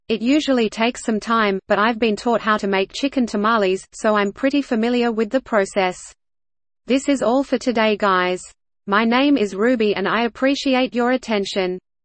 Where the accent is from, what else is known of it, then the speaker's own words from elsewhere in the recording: Mexico; here's what I grew up with in Mexico